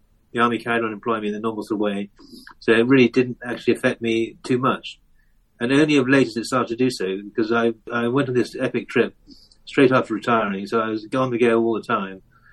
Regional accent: Amesbury, South West England, United Kingdom; now in Dorset, United Kingdom; Yeah, I grew up in near Amesbury in Wiltshire, but I was at school down here, and I worked down here, and I loved Dorset, so it's very much home from home

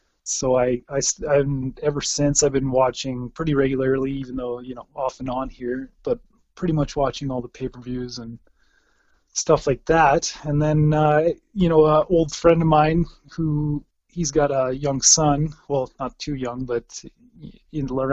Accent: Vauxhall, Alberta, Canada; I grew up in Vauxhall, Alberta, about 20 minutes north of Taber, Alberta.

